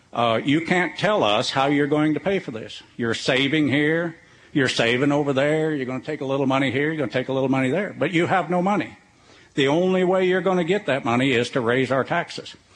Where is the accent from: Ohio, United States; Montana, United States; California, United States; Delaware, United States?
Montana, United States; Ekalaka; I'm from Ekalaka, Montana.